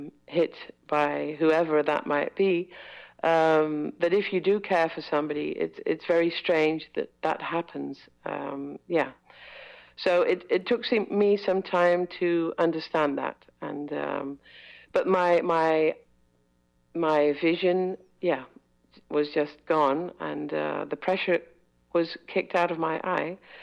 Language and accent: English; Netherlands; English is a second language; moved away; to leave from the Netherlands to see more of the world. That gave me a lot of problems when I left my hometown.